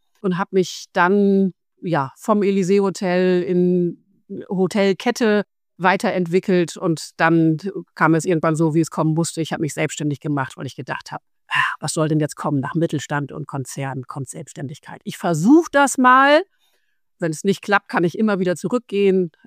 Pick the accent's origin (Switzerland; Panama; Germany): Germany; weil ich bin ja eine Friesin, ne?